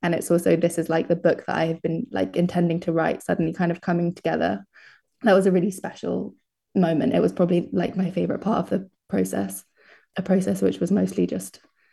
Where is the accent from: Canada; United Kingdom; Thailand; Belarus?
United Kingdom; Brighton, South East England; But because I'm from Brighton, it's okay. But yeah, it's such a specific place. And I think because it's on the coast, seasons there feel very intense.